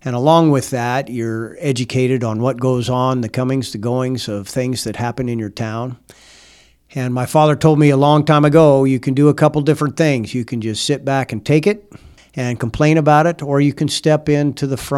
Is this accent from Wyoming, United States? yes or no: yes; Dayton, Wyoming, United States; Well, I was born and raised in Dayton, Wyoming. I have raised my four children there.